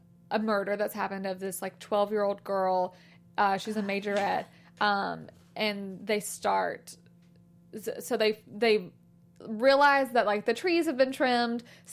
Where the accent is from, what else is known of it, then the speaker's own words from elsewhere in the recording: Alabama, United States; I'm from Alabama.